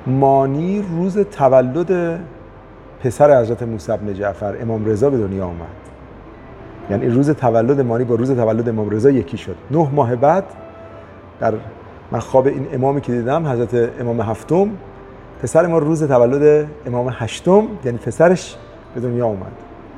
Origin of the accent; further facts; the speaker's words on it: Iran; گفتیم ما پرزیان هستیم، یعنی ایرانی هستیم